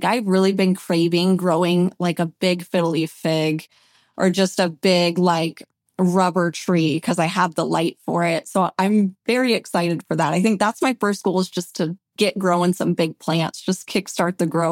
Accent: Iowa, United States; moved away as an adult; now in Phoenix, United States; I've spent my entire adult life here in Phoenix in the desert, but I'm from Iowa. So we are moving to be, we're going to be closer with my family and everything

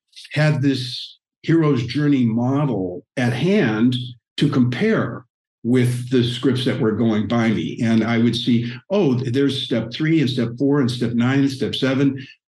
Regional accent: Midwest, United States; I grew up in the Midwest on a farm and was very distant from Hollywood

